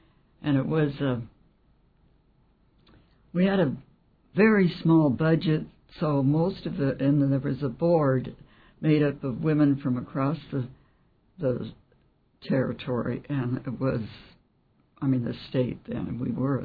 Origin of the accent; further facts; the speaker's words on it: Juneau, Alaska, United States; born there; I was born in Juneau, too.